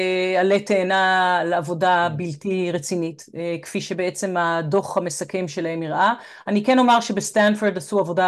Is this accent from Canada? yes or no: yes; Montreal, Quebec, Canada; אני ממונטריאול, שם נולדו ילדיי